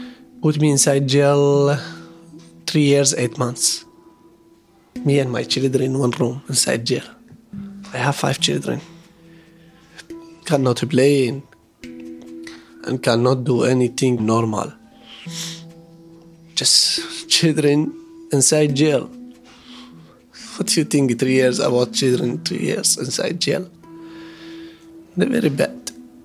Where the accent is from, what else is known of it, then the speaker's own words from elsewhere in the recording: Iraq; English is a second language; I am from Iraq.